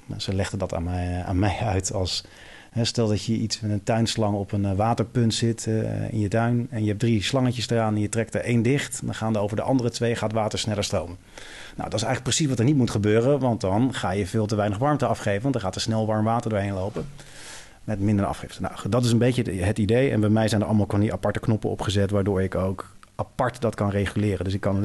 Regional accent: The Hague, South Holland, Netherlands; ik ben een Hagenees

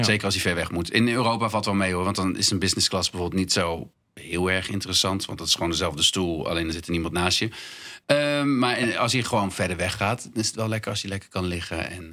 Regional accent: Rotterdam, South Holland, Netherlands; also born or lived in Vlaardingen; now in Amsterdam, Netherlands; Ik ben Amsterdammer tegenwoordig, maar ik ben eigenlijk Rotterdammer.

